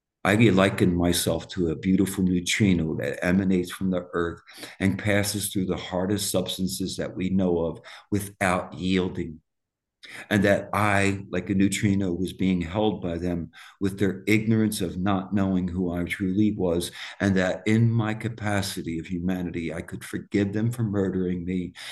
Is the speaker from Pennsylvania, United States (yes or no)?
yes; Philadelphia, Pennsylvania, United States; I grew up in Southwest Philadelphia, and it's like the hardest edges of Dublin.